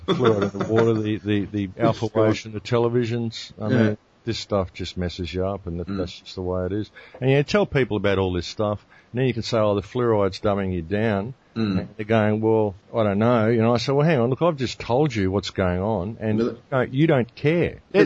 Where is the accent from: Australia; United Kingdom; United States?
Australia; They're paranoid. We're Australians. We're tough.